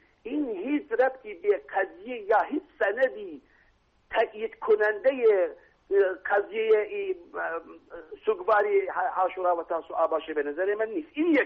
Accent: Iran; دوست داری من اهل ایرانم

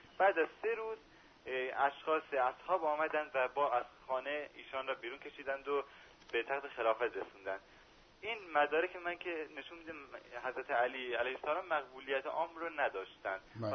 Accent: Rasht, Gilan, Iran; از رشت هستم.

